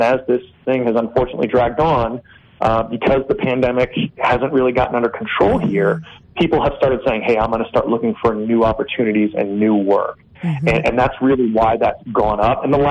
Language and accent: English; Las Cruces, New Mexico, United States; but I'm from Cruces. I was down there a couple weeks ago.